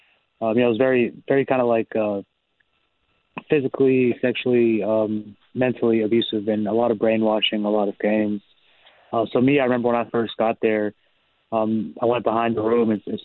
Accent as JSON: {"language": "English", "town": "New York City", "region": "New York", "country": "United States", "tie": "born there", "said": "And I was born in New York City. From there, we had a little family. We're Punjabi."}